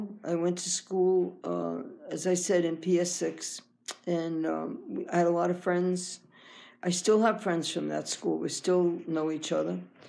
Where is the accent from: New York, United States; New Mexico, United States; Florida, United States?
New York, United States; Astoria; I was born in Astoria, Queens, in New York, in 1941. I grew up in Astoria. I went to school in public school 6 in Astoria.